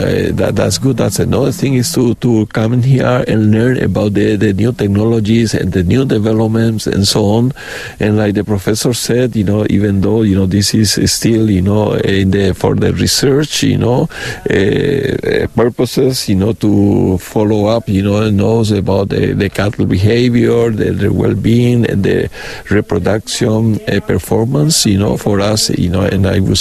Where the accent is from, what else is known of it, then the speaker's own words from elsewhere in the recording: Paraguay; Yes, I'm coming from Paraguay.